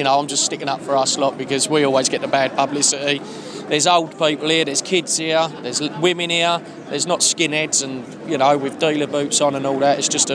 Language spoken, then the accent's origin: English; East of England, United Kingdom; I'm from Essex.